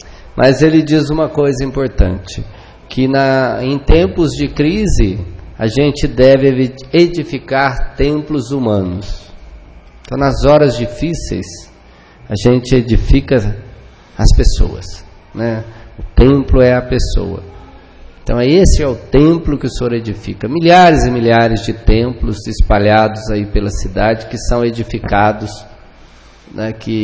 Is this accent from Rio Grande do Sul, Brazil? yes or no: no; Alterosa, Minas Gerais, Brazil; born there; now in Alfenas, Brazil; Eu também não nasci aqui em Alfenas, sabe, pastor? Nasci em Alterosa.